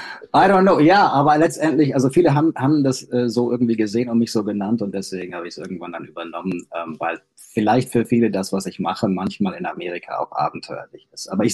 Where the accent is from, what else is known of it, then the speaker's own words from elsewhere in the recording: Hanau, Hesse, Germany; born there; geboren in Hanau am Main, also nicht weit weg von Frankfurt.